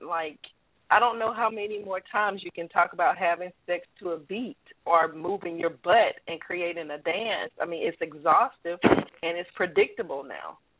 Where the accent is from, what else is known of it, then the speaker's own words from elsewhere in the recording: Forest, Louisiana, United States; I'm from Forest, Louisiana. I'm from the Gulf Coast.